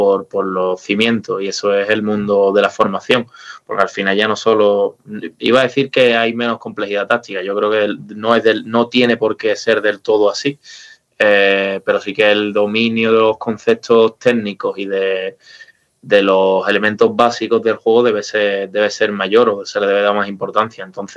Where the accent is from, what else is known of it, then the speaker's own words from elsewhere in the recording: Punta Umbría, Andalusia, Spain; now in Seville, Spain; ya cuando paso a venirme a vivir de Punta Umbría, de donde soy, de Huelva, a Sevilla con 18 años, a estudiar en la universidad